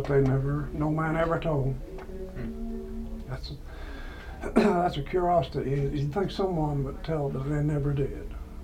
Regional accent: Webster, West Virginia, United States; I was born in Webster, but now I live in Necklace.

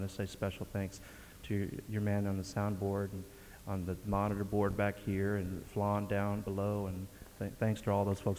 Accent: Texas, United States; Sorry, I'm from Texas. I don't know.

